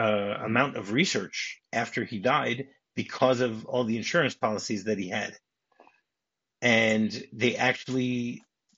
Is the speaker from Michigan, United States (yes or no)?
yes; Detroit, Michigan, United States; And then a few days later, he was in Detroit, my hometown, doing a show there.